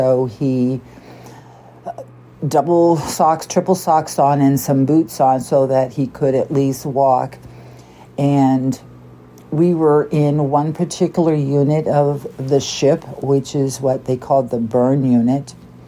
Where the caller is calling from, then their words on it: California, United States; this is my first time calling. I'm calling from California.